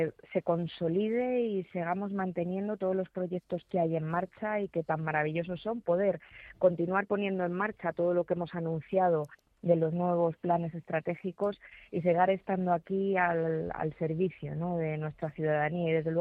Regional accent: Community of Madrid, Spain; Pues yo estoy orgullosa como madrileña, como profesional sanitario

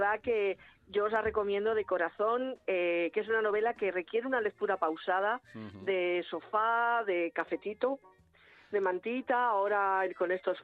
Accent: Madrid, Community of Madrid, Spain; los que somos de Madrid

